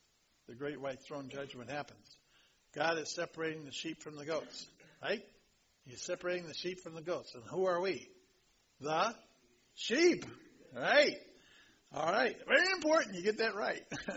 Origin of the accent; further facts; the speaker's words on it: Harvard, Illinois, United States; And when I was raised, this was the best thing that my parents had for me back in those days, growing up in Harvard, Illinois.